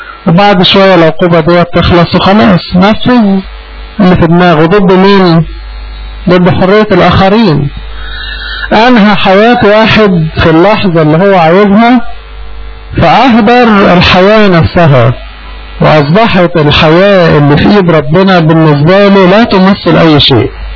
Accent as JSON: {"language": "Arabic", "country": "Egypt", "tie": "born or raised there", "said": "أنا إنسان مصري مولود في مصر وعايش في مصر والبيئة بتاعتي معروفة وأخلاقياتي معروفة"}